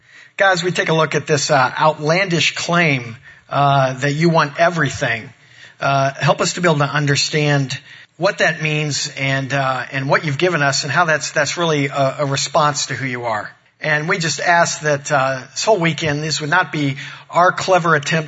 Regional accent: Springfield, Illinois, United States; I grew up in Springfield, Illinois.

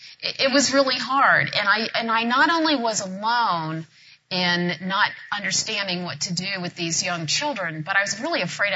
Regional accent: Cincinnati, Ohio, United States; Well, I grew up in Cincinnati, suburban life, oldest of four kids, overachiever

